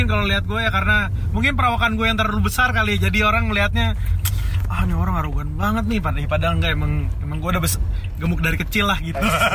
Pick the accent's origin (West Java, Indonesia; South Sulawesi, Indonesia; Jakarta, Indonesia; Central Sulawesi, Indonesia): Jakarta, Indonesia; Halo, perkenalkan … Saya jauh datang dari Jakarta.